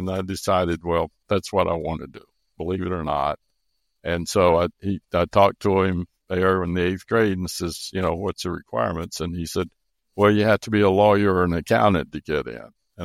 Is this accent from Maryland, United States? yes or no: no; Florida, United States; I grew up in Central Florida between Orlando and Tampa, a rural county called Lake County. I'm the third of three sons. My father was a Baptist minister, and he also farmed.